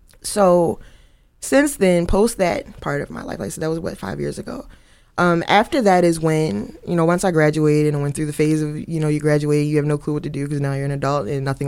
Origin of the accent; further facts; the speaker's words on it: Baltimore, Maryland, United States; growing up in Baltimore is not easy. It's not pleasant. It's not cute. It's poor.